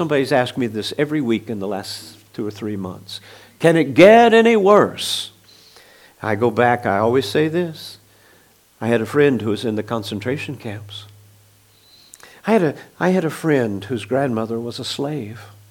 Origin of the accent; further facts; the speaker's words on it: Missouri, United States; You know, I grew up in Missouri, and we used to joke about Kansans, that they married their cousins.